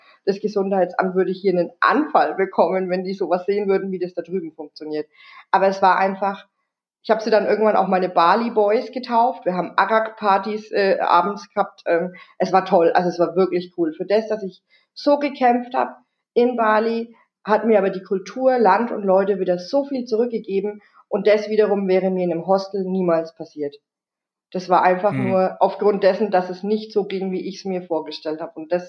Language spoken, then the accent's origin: German; Germany; ich glaube, das ist deutsch. Ich glaube, da haben wir als Deutsche